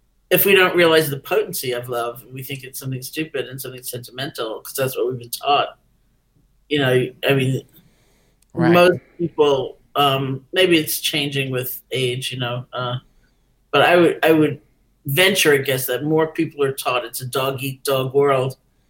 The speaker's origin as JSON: {"language": "English", "region": "New York", "country": "United States", "said": "I'm a New Yorker. It's a little hard for me."}